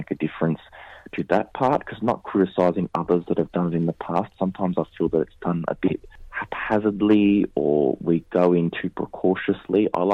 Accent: Australia; I was born in Australia. I don't see myself as an Australian, because in growing up in Australia, you felt stigmatised for having a funny sounding surname and ethnic background. You know, I was always growing up around Macedonian culture and Māori culture

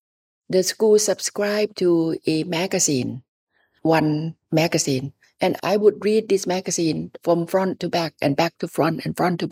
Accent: Thailand; English is a second language; I did. I went to a missionary school and I learned English, but I was very good at writing and reading English, but I never spoke in English.

